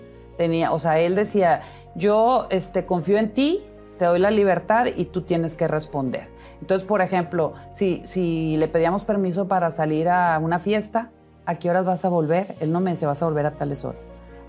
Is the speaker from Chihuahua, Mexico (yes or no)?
no; Culiacán, Sinaloa, Mexico; Bueno, yo nací en Culiacán, Sinaloa. Entonces, allá en el campestre de Culiacán, nos íbamos con mi papá.